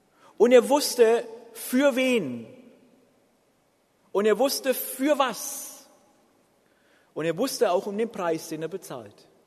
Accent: Bavaria, Germany; an dem sogenannten Vatertag, bei uns in Franken, Vaterdoch

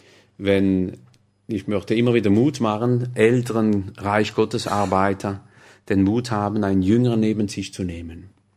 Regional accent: Grand Est, France; Denn ich wollte nicht als Elsässer eine elsassische Gemeinde in den Vogesen gründen.

